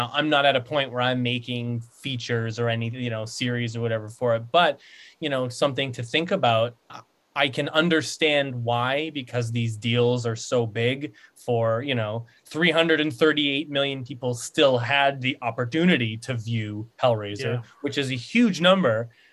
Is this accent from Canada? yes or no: yes; Canada; as a Canadian filmmaker, you know, I love Canada